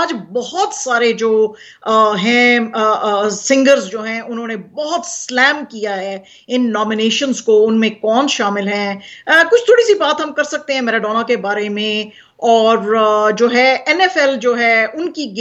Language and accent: Urdu; Pakistan; وہ تو by default ہے, ہم پاکستانی ہیں تو ہمیں تو زیادہ تر لوگ ایسا ہی سمجھتے ہیں